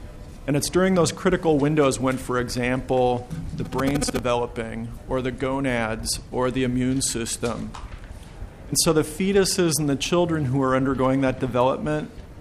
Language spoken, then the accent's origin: English; St. Paul, Minnesota, United States; also born or lived in Roseville; I'm from St. Paul via Roseville.